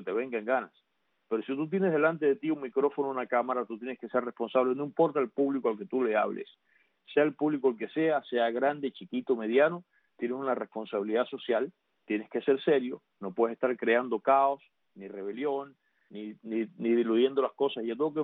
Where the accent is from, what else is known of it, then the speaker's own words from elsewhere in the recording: Cuba; somos cubanos y para Cuba trabajamos.